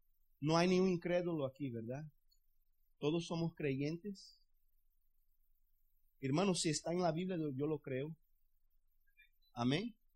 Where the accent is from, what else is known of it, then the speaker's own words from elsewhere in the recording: Pernambuco, Brazil; En el estado de Pernambuco, que es el estado donde nosotros somos originarios de Brasil, tenemos el litoral muy bonito, ¿ok? Y tenemos, adentro del estado, tenemos una área desértica.